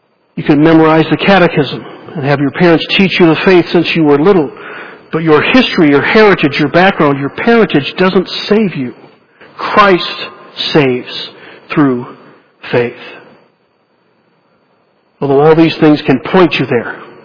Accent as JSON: {"language": "English", "region": "the South", "country": "United States", "tie": "born or raised there", "said": "I grew up in the Bible Belt, but that doesn't save you."}